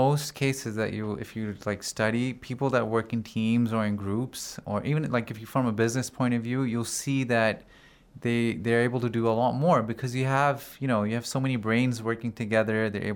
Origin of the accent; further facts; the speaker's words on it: Pakistan; moved away; I'm studying here in the Hauza. I'm studying psychology here, and I'm originally from Pakistan, but I've lived in different countries.